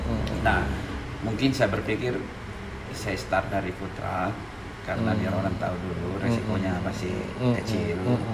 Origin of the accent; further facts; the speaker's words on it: Makassar, South Sulawesi, Indonesia; Makassar, Pak.